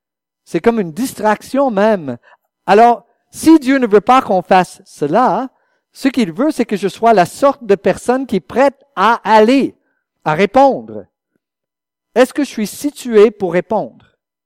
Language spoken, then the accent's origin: French; United States; French is a second language; Comme on vient des États-Unis, c'est pas donné, ça.